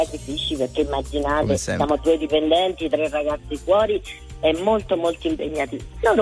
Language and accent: Italian; Terni, Umbria, Italy; Di Terni, provincia di Terni.